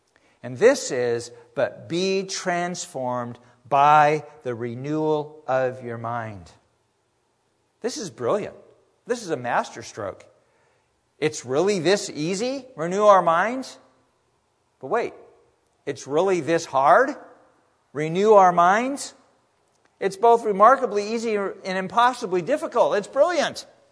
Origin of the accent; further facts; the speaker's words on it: California, United States; I grew up in Central California, and we were trained which beaches had an undertow and which ones didn't.